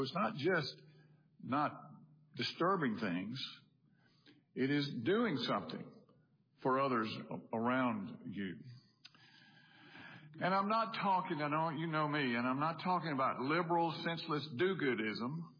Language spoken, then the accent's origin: English; Brandon, Mississippi, United States; And I grew up in Brandon, so I was reading